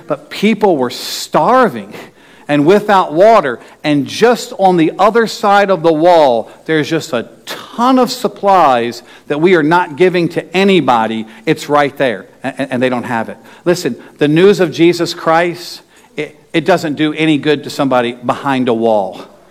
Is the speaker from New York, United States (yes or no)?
yes; New York, United States; I was like, I'm from New York, they're from Sierra Leone.